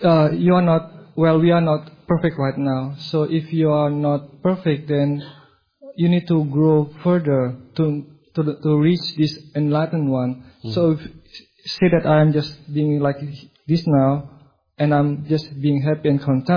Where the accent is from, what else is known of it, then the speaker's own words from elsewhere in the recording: Bali, Indonesia; English is a second language; I'm from Bali.